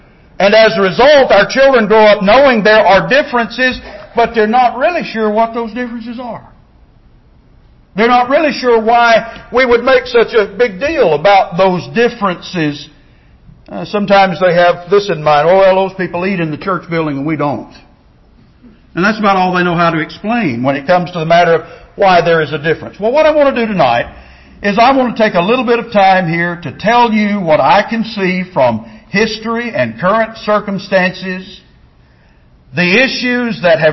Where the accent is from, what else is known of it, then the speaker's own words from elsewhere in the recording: Alabama, United States; of Alabama? 4.8 million. So there are as many people living in Harris County, Texas, as who live in my home state.